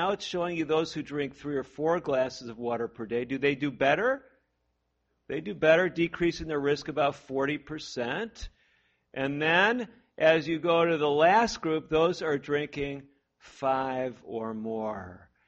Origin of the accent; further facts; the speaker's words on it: Midwest, United States; also born or lived in Florida; I think they told me, too, growing up in the Midwest, that if I went to Florida, they had drinking fountains with orange juice coming out of them.